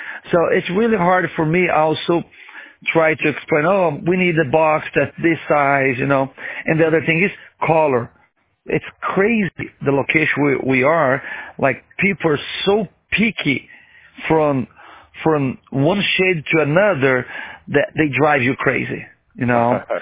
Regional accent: Brazil; English is a second language; now in United States; Oh, nice. I'm from Brazil, and we've been here for several years.

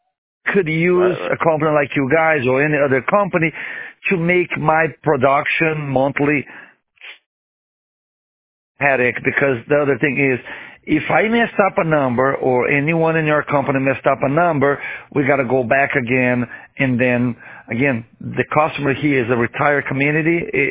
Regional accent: Brazil; English is a second language; now in United States; Oh, nice. I'm from Brazil, and we've been here for several years.

